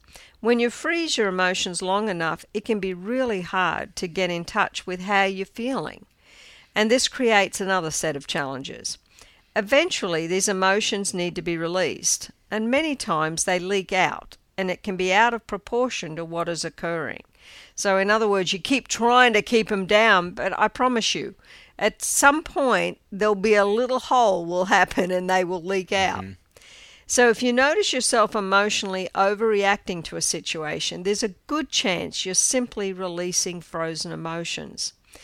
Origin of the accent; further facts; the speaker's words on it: Australia; being an Aussie